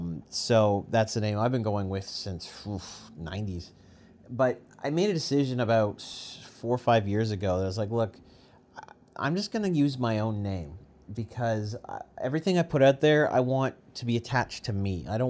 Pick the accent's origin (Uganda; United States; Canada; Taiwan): Canada; Maybe I'm a Canadian and I'm immune to haters.